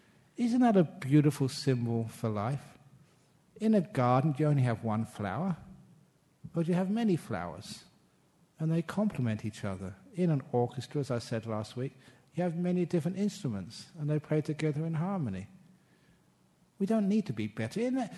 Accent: England, United Kingdom; I was born in English. English are always eccentric.

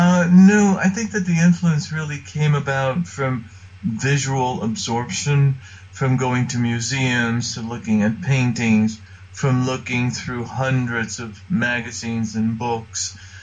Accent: Cuba; now in United States; I come from Cuba. My family moved to the U.S. as refugees in 61.

